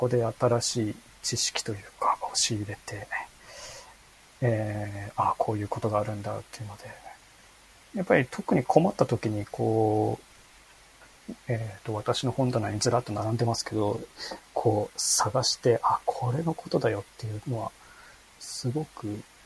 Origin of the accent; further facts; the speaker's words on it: Hokkaido, Japan; 私出身が北海道だっていうところがありますね。北海道のすごく田舎のところ出身なんですけど